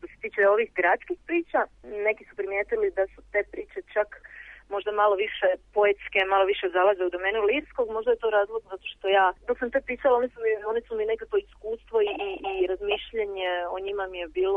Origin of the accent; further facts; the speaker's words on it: Zadar, Zadar County, Croatia; s obzirom da sam ja rodom iz Zadra